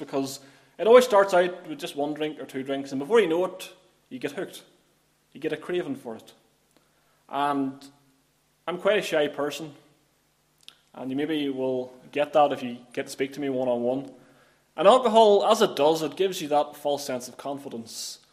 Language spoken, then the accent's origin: English; Lurgan, Northern Ireland, United Kingdom; I was born in County Armagh. You maybe can detect that from the accent. And I spent the majority of my life living in Cregavon and Lurgan.